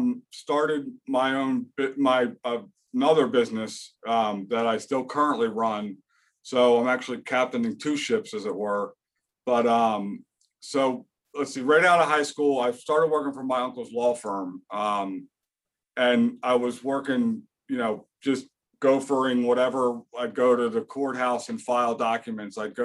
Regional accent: Baltimore, Maryland, United States; born there; So I was born in Baltimore, Maryland. I actually went to Towson High School

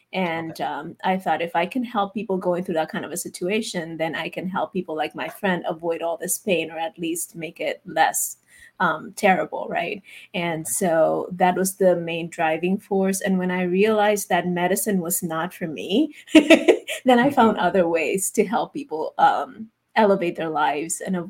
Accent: San Juan, Puerto Rico; now in Florida, United States; No, I was actually born and raised in Puerto Rico. I've only been living in Florida for 9 years.

